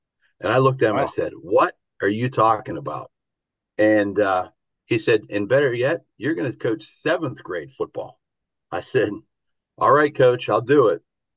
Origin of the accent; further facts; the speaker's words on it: Pennsylvania, United States; and I grew up in Indiana County, which is on the other side of the state. So it was a chance for me to go home.